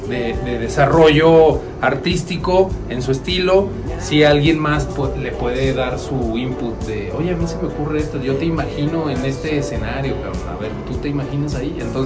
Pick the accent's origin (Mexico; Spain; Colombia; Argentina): Mexico; Pero siendo mexicanos, claro.